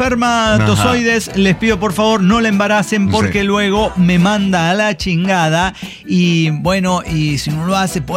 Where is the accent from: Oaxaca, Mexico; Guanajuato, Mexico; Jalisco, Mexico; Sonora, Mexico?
Guanajuato, Mexico; soy de Guanajuato